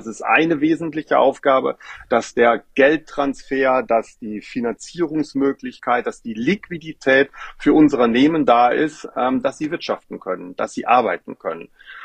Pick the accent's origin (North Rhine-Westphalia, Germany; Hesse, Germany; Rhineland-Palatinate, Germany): Rhineland-Palatinate, Germany; im Westerwald, wo ich groß geworden bin